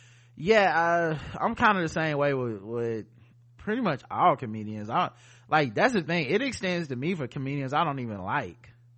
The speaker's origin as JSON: {"language": "English", "region": "the South", "country": "United States", "said": "I am from the South and I do know what that means."}